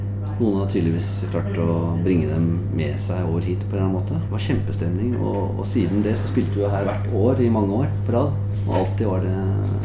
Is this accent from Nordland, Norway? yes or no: no; Oslo, Norway; For da kom jeg jo fra Oslo, hadde nesten ikke spilt utenfor Oslo